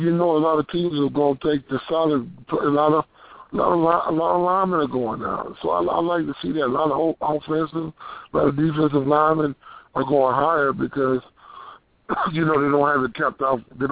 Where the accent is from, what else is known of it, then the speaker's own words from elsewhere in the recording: Arkansas, United States; I'm from Arkansas.